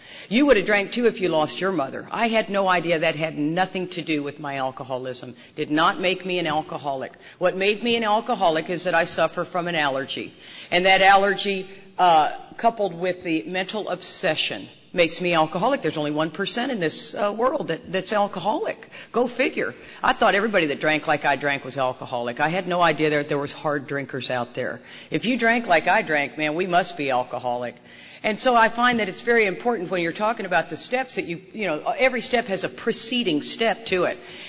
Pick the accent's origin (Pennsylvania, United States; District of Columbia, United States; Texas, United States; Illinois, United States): Texas, United States; I say, I am from Texas. I am not from the South. Let's get that cleared up. Texas is not the South.